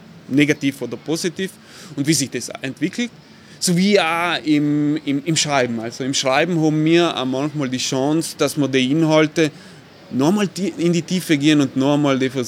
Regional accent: Bolzano, Trentino-Alto Adige, Italy; Ich bin ein gebürtiger Bozner, eigentlich ein Shanghaiolo, wie man so schön sagt, weil ich komme aus der Peripherie von Bozen, Adlerstraße, also da, wo jetzt das Casanova Viertel ist.

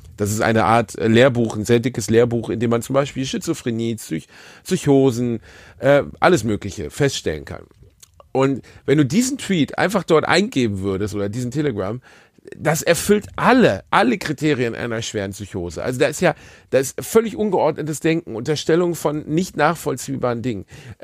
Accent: Gelsenkirchen, North Rhine-Westphalia, Germany; Ich komme aus Gelsenkirchen.

